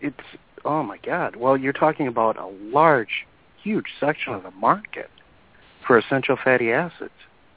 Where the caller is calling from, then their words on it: Saint Paul, Minnesota, United States; I'm calling from St. Paul, Minnesota again.